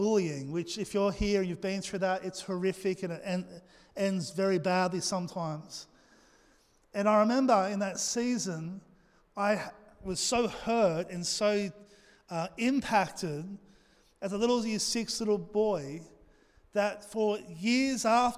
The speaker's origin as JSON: {"language": "English", "country": "Australia", "said": "Now, being an Aussie laid-back thing, I'm trying to train my son in the ways of honour."}